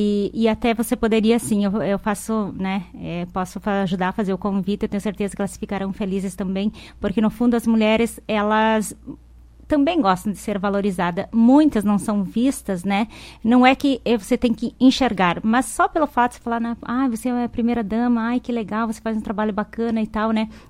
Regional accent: Ponta Serrada, Santa Catarina, Brazil; born there; now in Santa Teresa, Brazil; Eu sou nascida em Santa Catarina, Ponta Serrada, mas antes de morar em Santa Teresa, vir para Santa Teresa, eu morava em Serranópolis do Iguaçu.

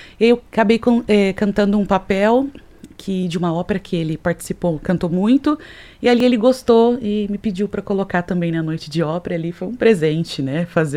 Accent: Apucarana, Paraná, Brazil; now in Maringá, Brazil; Eu sou natural de Apucarana. Moro já em Maringá há quase 10 anos

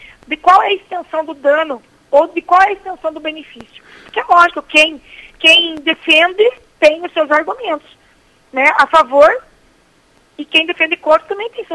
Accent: Chopinzinho, Paraná, Brazil; sou do município de Chopinzinho

